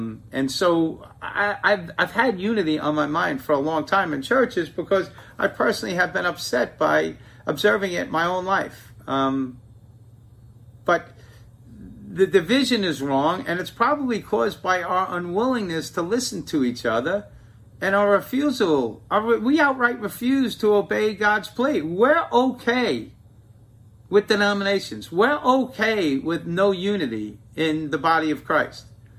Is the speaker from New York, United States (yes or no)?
yes; Bronx, New York, United States; Most of you know I come from the Bronx.